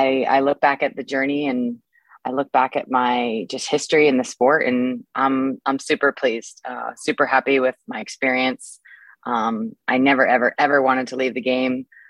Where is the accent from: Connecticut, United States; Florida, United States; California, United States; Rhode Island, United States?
California, United States; There are two actually California teams that are nearby my hometown, and I really, really wanted to play on one of those teams.